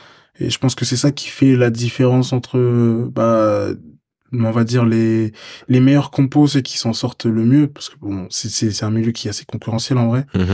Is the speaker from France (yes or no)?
yes; Rennes, Brittany, France; Enfin, moi, je viens de Rennes, tu vois.